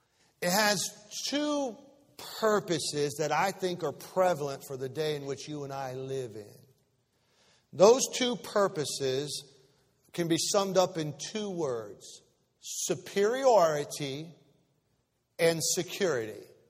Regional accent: United States; But I still am glad I'm an American. And I'm glad I live in this great country.

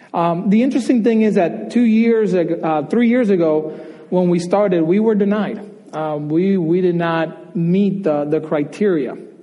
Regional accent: Dominican Republic; If you did not know, I grew up in Dominican Republic, and adoption is the last thing in our culture.

